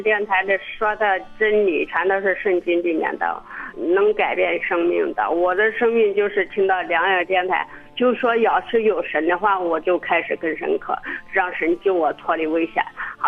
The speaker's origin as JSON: {"language": "Chinese", "region": "Henan", "country": "China", "said": "我是河南的"}